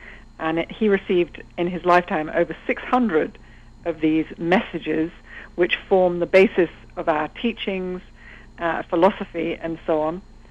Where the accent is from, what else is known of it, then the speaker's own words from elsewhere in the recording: South East England, United Kingdom; accent: British; Oh, well, it was just outside London, a place called Surrey, and people usually say sorry, but it's actually S-U-R-R-E-Y